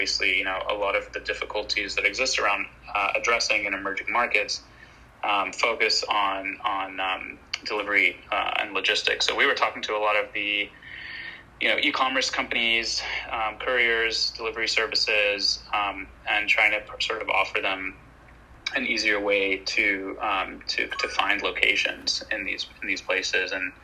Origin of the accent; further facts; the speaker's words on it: Dubai, United Arab Emirates; moved away as an adult; also born or lived in Michigan / Washington, D.C.; now in California, United States; I grew up in the Middle East, in Dubai for most of my life, and then moved out to the US for undergrad, went to Michigan where I studied computer engineering, and then moved to DC for a couple of years before moving out to California